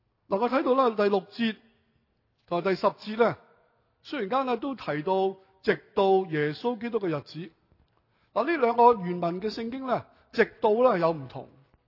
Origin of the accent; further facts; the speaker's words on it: Hong Kong; born there; 我哋系浙江人嚟。我浙江人，你听唔听到？啊，喂，牧师，你啲广东话唔正嘅，因为我香港出世啊嘛。我浙江人，即系俗话即系上海人。